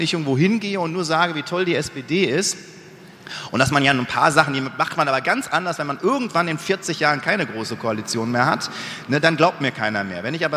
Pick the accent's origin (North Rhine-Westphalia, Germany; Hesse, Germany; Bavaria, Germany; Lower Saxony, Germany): North Rhine-Westphalia, Germany; Dortmund; Ich komme aus Dortmund